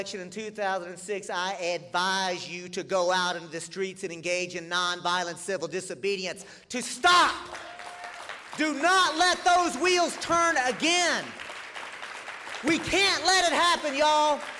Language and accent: English; Texas, United States; But I'm from Texas.